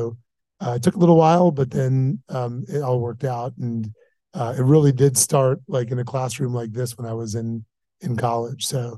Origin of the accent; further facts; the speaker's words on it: Florida, United States; So I grew up in Florida, as far away from the entertainment business as it gets.